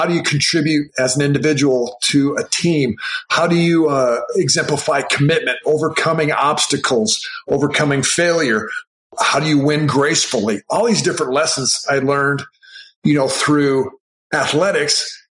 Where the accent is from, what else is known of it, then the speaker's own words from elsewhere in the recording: Iowa, United States; He drove the 900 miles out to the Air Force Academy from my hometown community area in Iowa and hand delivered that film to the coaches there.